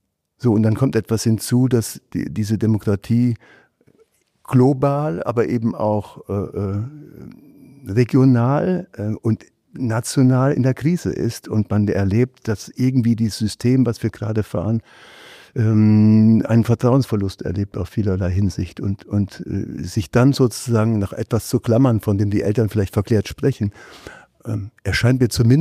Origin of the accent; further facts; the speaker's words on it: Siegen, North Rhine-Westphalia, Germany; now in Leipzig, Germany; Ich würde sagen, ich bin zu Hause in Leipzig, meine Heimat ist Siegen.